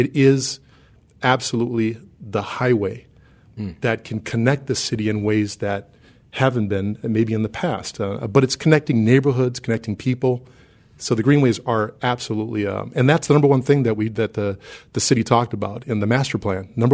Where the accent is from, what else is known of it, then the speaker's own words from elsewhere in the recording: Minneapolis, Minnesota, United States; I'm from Minneapolis, and I lived there for, 36 years.